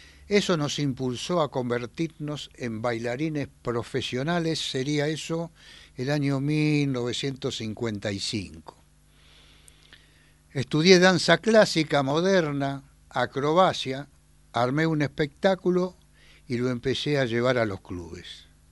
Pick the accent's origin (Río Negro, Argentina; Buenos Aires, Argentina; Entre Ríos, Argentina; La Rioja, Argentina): Buenos Aires, Argentina; Yo nací en Mataderos, pero me crié en Villa Pueyrredón.